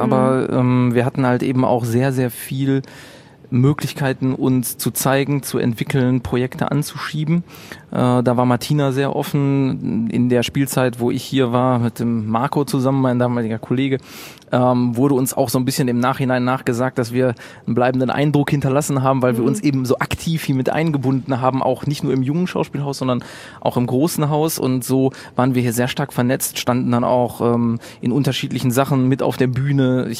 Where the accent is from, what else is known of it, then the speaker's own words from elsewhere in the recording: Bochum, North Rhine-Westphalia, Germany; Ich bin in Bochum geboren und war immer hier total verwurzelt mit meiner Stadt. So, weiß nicht, ich bin lokalpatriotisch schon aufgewachsen, auch mit dem VfL und alles.